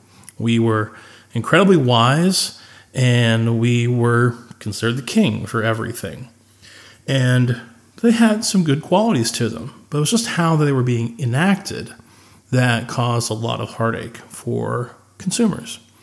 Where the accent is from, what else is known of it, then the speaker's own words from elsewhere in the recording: Pennsylvania, United States; I am from Central Pennsylvania, and there is a growing debate that we all love to talk about in Central PA.